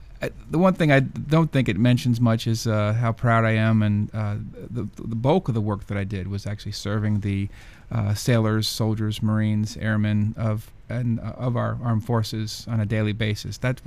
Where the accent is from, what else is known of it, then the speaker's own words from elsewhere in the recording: Washington, District of Columbia, United States; also born or lived in New York City / Philadelphia; Mostly in the Washington, D.C. area, but also New York City and Philadelphia. My dad's career was mostly in the D.C. area.